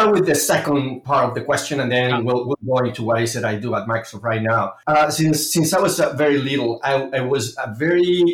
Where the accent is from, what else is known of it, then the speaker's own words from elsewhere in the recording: Mexico; English is a second language; now in United States; I am originally from Mexico.